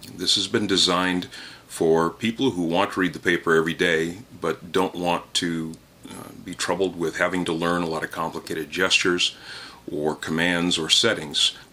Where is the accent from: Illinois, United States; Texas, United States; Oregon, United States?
Oregon, United States; Eugene; I know my hometown paper, the Register Guard, is in here. I'm from Eugene, Oregon, and that's my home paper.